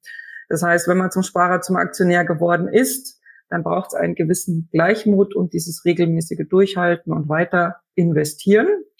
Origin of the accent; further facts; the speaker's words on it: Germany; Also als Deutscher kann ich zum Beispiel schon viel in deutschen Zeitungen oder im Internet über deutsche Unternehmen erfahren und ich verstehe es auch besser.